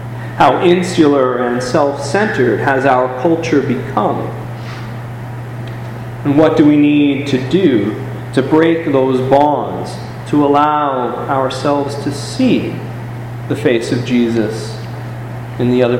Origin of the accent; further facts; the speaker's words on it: Toronto, Ontario, Canada; Growing up in Toronto, I would head down as a teenager down to Queen Street.